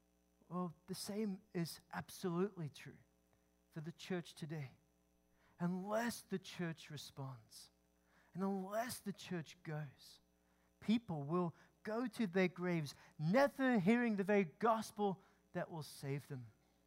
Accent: Scotland, United Kingdom; When I was growing up in Scotland, I was 18, I served in the Coast Guard, in the Scottish Coast Guard

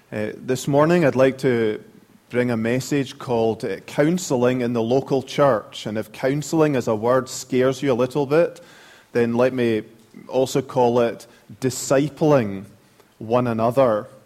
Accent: Scotland, United Kingdom; accent: Scottish; One of my colleagues says that no one would listen to me if it wasn't for my Scottish accent.

